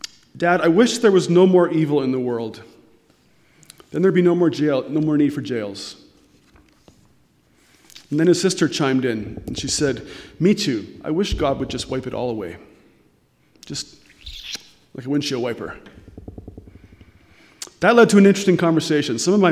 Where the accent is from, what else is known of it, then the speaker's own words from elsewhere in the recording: Coaldale, Alberta, Canada; also born or lived in Nanaimo, Canada; I grew up in Coaldale in southern Alberta. I grew up in the Coaldale Mennonite Brethren Church there.